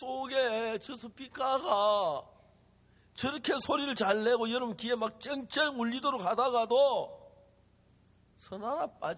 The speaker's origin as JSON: {"language": "Korean", "region": "Gyeongsang", "country": "South Korea", "accent": "Gyeongsang dialect", "said": "제가 경상도 사투리 쓰듯이"}